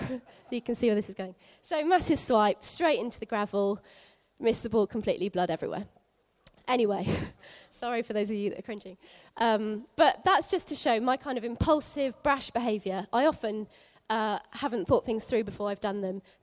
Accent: Exeter, South West England, United Kingdom; I had the amazing privilege of going to a tiny Christian school growing up in Exeter.

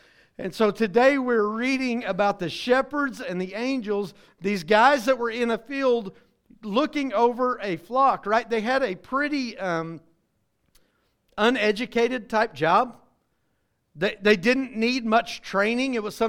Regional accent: Oklahoma, United States; I'm going to say we're all from Oklahoma as far as we're all in this room.

